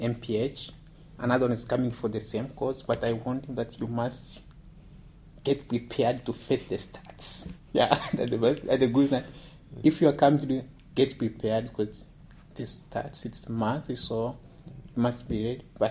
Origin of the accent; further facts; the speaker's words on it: Tanzania; I'm from Tanzania.